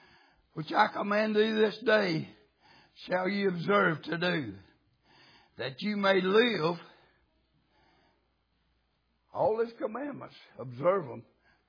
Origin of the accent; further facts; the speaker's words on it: United States; I started out in Logap. I was born in Allegheny, but I started out in Logap from 5 years old on.